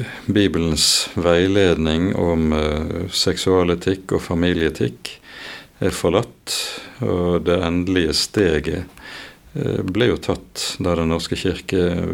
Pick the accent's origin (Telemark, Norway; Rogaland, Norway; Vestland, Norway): Vestland, Norway; Bergen; jeg vokste opp oppe på Landås, og der var det også en søndagsskole som lokalt der oppe